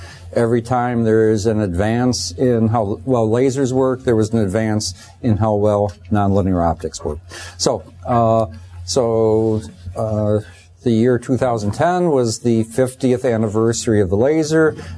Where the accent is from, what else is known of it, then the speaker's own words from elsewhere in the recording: United States; I am American, so I'll be crass.